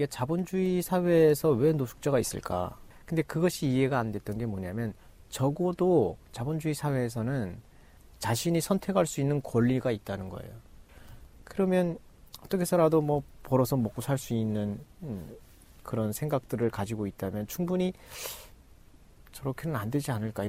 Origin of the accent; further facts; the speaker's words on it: North Korea; now in South Korea; 저 북한에서 왔는데요